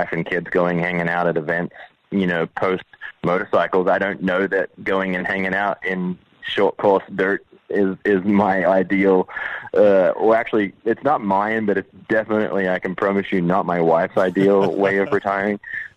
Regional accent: Australia; when you look at my childhood and where I grew up in Australia

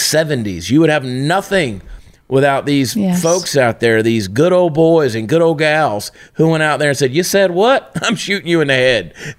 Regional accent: Georgia, United States; Well, you know, I'm from Georgia.

